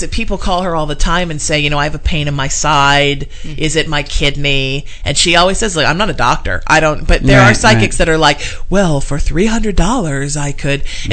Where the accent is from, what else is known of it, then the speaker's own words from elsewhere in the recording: Ireland; As we pointed out earlier, I'm Irish, so I've always got one foot in the netherworld and was raised to believe all of that.